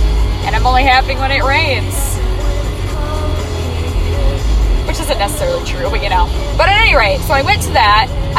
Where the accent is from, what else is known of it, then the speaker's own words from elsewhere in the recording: Midwest, United States; And we're also both from the Midwest.